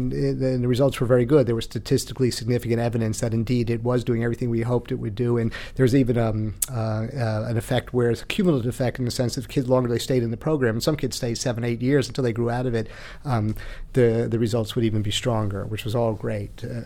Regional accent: Newark, New Jersey, United States; also born or lived in Elizabeth; No, I grew up in Newark in Elizabeth, New Jersey.

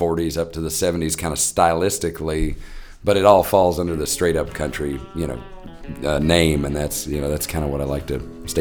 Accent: Alabama, United States; also born or lived in Vermont; And I'm from Alabama originally, so I've always had this sort of, you know, real connection with deep, deep Southern folks.

